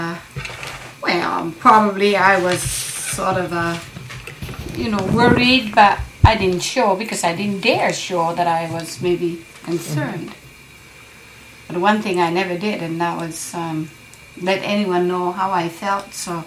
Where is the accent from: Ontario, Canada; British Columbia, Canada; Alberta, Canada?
British Columbia, Canada; Vancouver; born there; No, I was born in Vancouver in 1912, 1st of December.